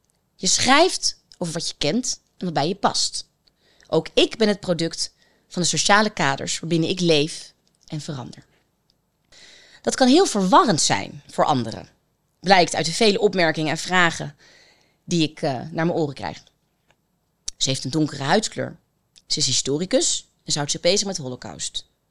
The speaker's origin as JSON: {"language": "Dutch", "country": "Netherlands", "tie": "born or raised there", "also_born_or_lived": "Senegal", "said": "Ik heb dan misschien wel een donkere huidskleur, maar ik ben opgegroeid in Nederland met een Nederlandse vader en een Zweeds-Finse moeder die mij de Scandinavische cultuur meegaf."}